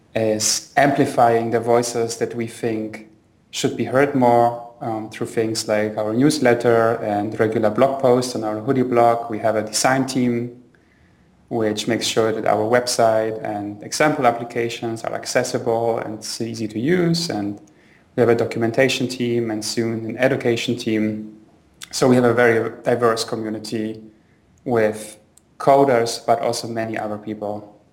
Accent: Poland; also born or lived in Germany; I'm originally from Poland and Germany.

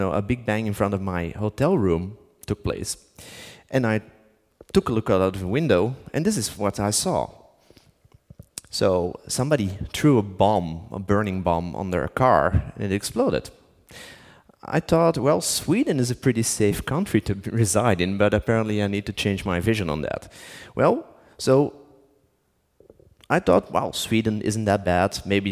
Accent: Belgium; English is a second language; But luckily I'm from Belgium, so that helps.

